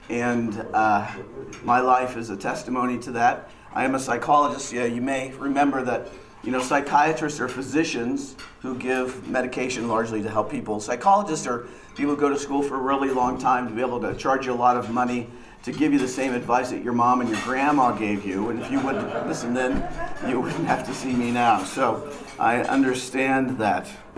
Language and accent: English; Lawrence, Kansas, United States; I grew up in Lawrence outside of Kansas City, and I grew up in the context of a family-owned business.